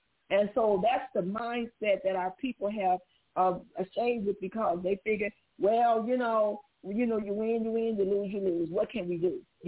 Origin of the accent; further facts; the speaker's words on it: Chicago, Illinois, United States; now in New York, United States; doesn't mean just because I'm in New York that I'm going to do what I need to do for New York because I'm from Chicago.